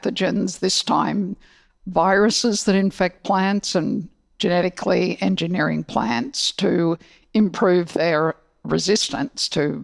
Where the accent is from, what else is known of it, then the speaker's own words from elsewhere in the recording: Australia; I grew up in Australia. There are a lot of sheep in Australia.